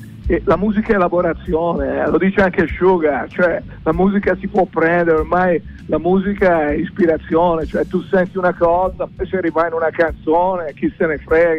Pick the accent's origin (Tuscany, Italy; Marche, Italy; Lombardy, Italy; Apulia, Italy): Tuscany, Italy; Florence; io sono di Rifredi qua, sono in Piazza Dalmazia dove c'è il mio studio di produzione